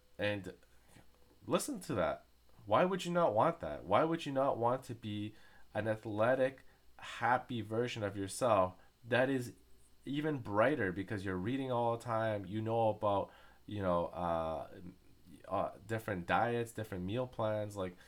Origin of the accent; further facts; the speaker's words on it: Canada; I am Canadian